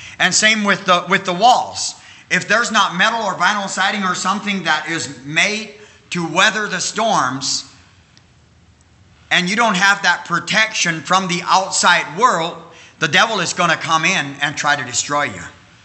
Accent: Wisconsin, United States; moved away as an adult; I was born and raised in Wisconsin until I was 18 years old. And so the last place we lived on before we moved to Indiana

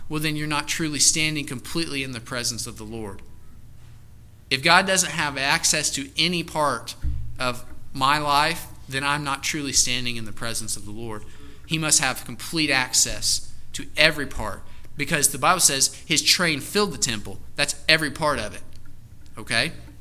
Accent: Indiana, United States; I'm like, okay, so, I'm from Indiana.

